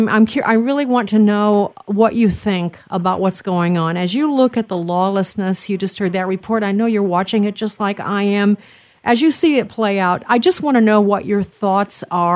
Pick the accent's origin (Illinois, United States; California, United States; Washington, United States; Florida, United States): Illinois, United States; Chicago; Yeah, you may or may not remember that Chicago's my hometown, and I have to say, when I was living there, it was a very safe place.